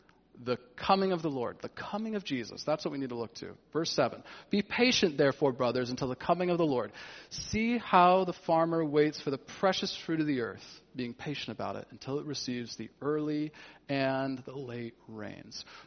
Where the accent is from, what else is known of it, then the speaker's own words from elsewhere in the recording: California, United States; And as a Californian, this was a big deal to me